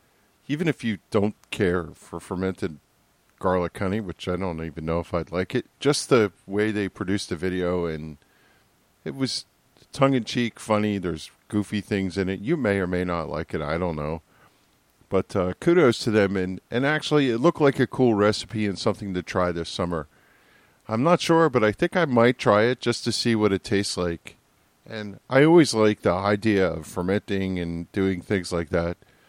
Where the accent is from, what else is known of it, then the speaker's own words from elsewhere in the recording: New Jersey, United States; from Northwest New Jersey.